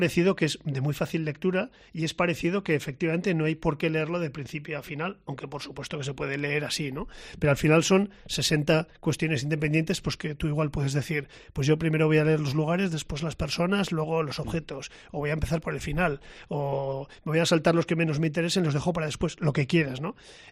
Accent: Pamplona, Navarre, Spain; decimos que somos de Pamplona y no nos damos cuenta de que nada más abrir la boca se nos nota, porque nuestro acento es inconfundible.

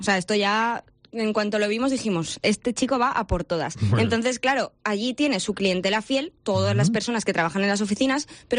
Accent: Valencian Community, Spain; Vamos, que a mí me parece un halago, ¿eh? Como valenciana.

